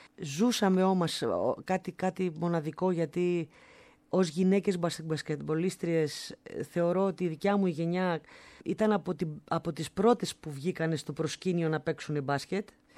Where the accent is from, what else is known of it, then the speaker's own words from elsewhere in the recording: Larissa, Thessaly, Greece; Γεννήθηκα στη Λάρισα, εκεί μεγάλωσα